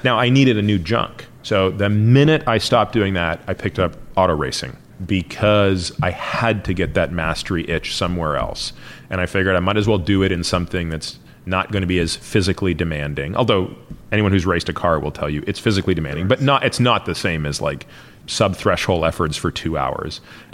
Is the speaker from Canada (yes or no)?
yes; Toronto, Ontario, Canada; I grew up in Toronto.